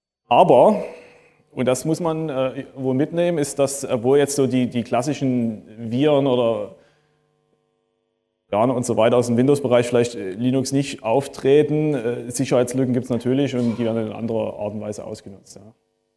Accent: Dresden, Saxony, Germany; now in Finland; ich komme ursprünglich aus Dresden, deswegen komme ich gerne mal hier auf Heimaturlaub quasi, immer wieder jedes Jahr nach Chemnitz. Ich wohne mittlerweile in Finnland.

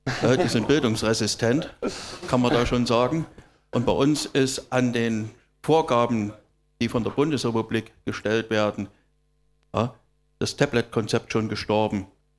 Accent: Munich, Bavaria, Germany; ich komme aus München, ja, damit das wisst

